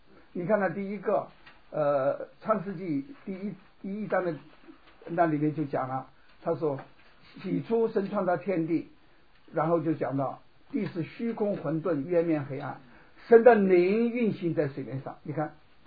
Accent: Xiangtan, Hunan, China; 他们怎么用我们的湘潭说话呢？就是用我们家乡话在讲

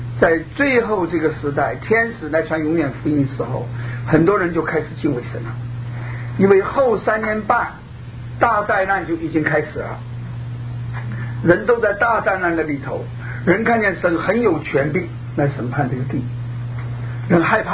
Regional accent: China; 所以我们从大陆来的人我们就很清楚

